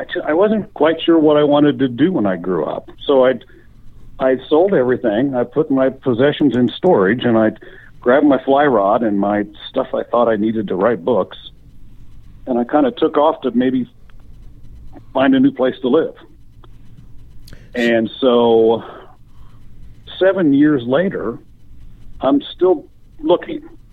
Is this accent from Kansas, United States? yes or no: yes; Kansas, United States; Well, my grandfather was a private pilot and a farmer out in western Kansas. I grew up in Kansas